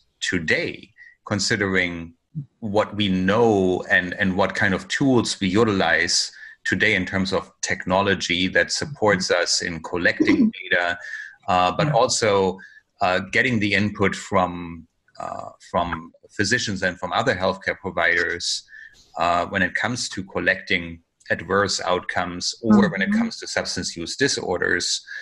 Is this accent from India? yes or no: no; Germany; here I am somewhere in Germany. I'm originally from Germany.